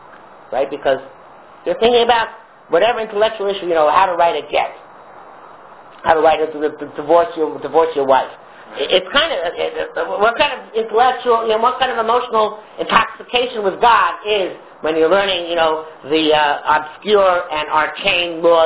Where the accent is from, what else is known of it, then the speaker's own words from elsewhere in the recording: Toronto, Ontario, Canada; There's where are you from? I'm from Toronto, right?